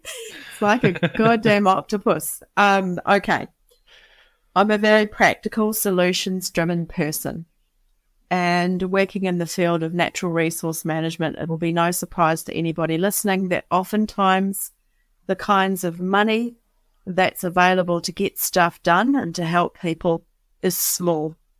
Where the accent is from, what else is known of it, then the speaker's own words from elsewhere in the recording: New Zealand; I don't know if that's a Kiwiism or not, because I'm originally from New Zealand